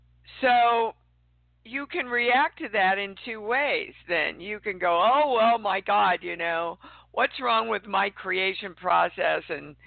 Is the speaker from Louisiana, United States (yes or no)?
no; Kansas City, Kansas, United States; Well, Kansas City, Kansas is my hometown.